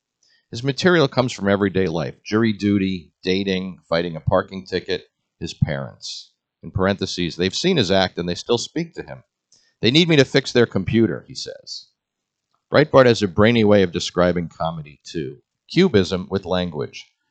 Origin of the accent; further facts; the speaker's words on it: Scarsdale, New York, United States; Growing up in New York City in Scarsdale. As city kids, we didn't play the normal kid games.